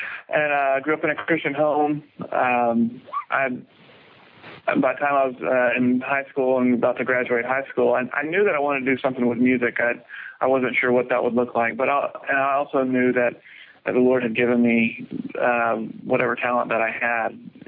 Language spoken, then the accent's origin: English; Lake Charles, Louisiana, United States; moved away; also born or lived in Houston; I grew up in Louisiana in Lake Charles, moved to Houston, and after going to college for a couple of years, I ended up finishing school in Houston